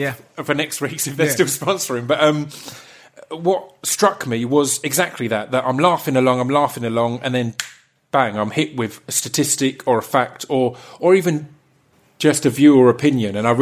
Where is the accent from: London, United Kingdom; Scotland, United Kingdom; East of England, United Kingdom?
East of England, United Kingdom; Again, I come from Essex, and I don't come from wealth.